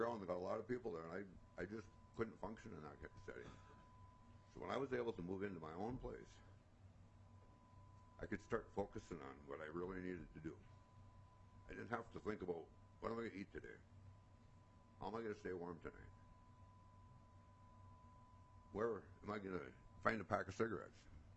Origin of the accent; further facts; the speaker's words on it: Minnesota, United States; northern Minnesota originally. And I became homeless the first time at 16. I was living in the park in my hometown